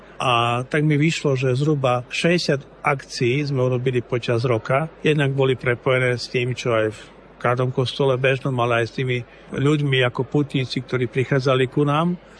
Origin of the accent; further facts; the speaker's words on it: Stará Ľubovňa, Prešov Region, Slovakia; born there; prišli 4 autobusy či ďalekých farností od môjho rodiska, od Ľubovne